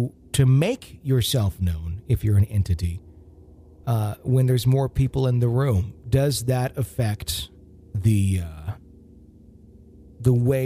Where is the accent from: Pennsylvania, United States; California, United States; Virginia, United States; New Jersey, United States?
Virginia, United States; I was born and raised in Virginia and have lived in the same house my whole life.